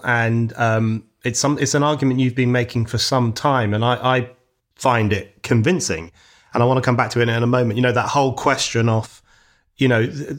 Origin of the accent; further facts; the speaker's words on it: London, United Kingdom; Where I grew up in Northwest London, I grew up with kids, most of whose parents were from rural parts of Ireland, and they were very disciplinarian parents.